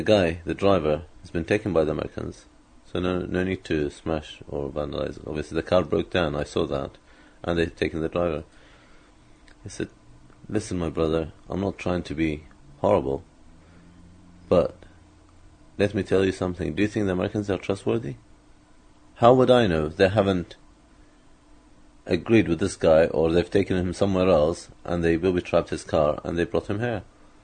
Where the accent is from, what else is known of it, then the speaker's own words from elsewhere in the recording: Iraq; now in United Kingdom; Well, I'm Iraqi British, from Iraqi background. I've lived about 50% of my life in Iraq, and the other 50% in Britain.